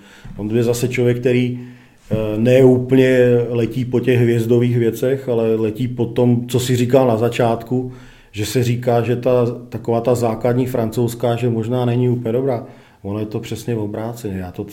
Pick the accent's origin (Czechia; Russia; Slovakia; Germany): Slovakia; moved away; já jsem jako odjel ze Slovenska na západ a já jsem se tady zastavil a mně se to strašně líbilo